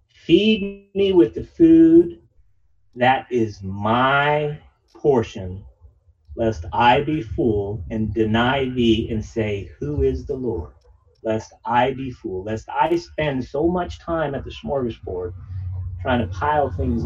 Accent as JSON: {"language": "English", "region": "Texas", "country": "United States", "said": "I'm from Texas. That's where I met him."}